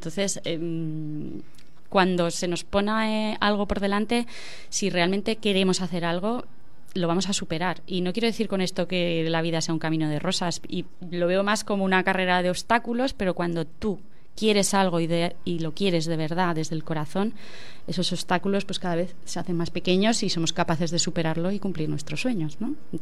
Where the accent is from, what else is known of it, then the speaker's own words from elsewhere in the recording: Binaced, Aragon, Spain; yo quería irme a trabajar un año al extranjero, luego vivir en Barcelona, lo típico, ¿no? Pero decidí volver a mi pueblo, que yo soy de Vinaced